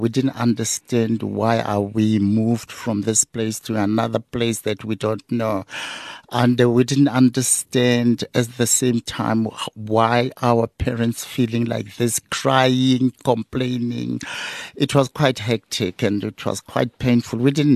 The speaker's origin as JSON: {"language": "English", "town": "Pretoria", "region": "Gauteng", "country": "South Africa", "said": "So I'm from Pretoria, basically."}